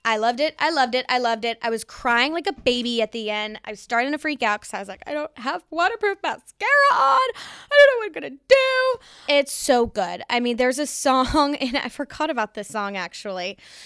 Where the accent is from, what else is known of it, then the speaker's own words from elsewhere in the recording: New York City, New York, United States; I grew up in the East Village.